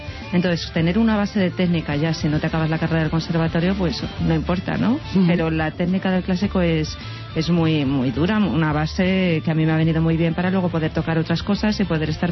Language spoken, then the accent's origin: Spanish; Cuenca, Castilla-La Mancha, Spain; born there; also born or lived in Ireland; Pues nacida en Cuenca, con orígenes asturianos, un poco de mezcla en mi familia, pero me fui allí a Irlanda y estuve 3 años